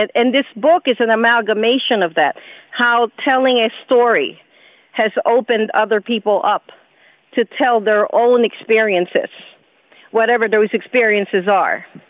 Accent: Philippines; from where I grew up in the Philippines, which is my native country of origin, to the present time

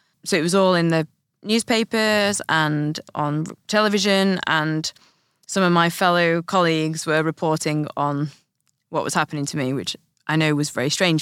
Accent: Northern England, United Kingdom; I'm Northern English

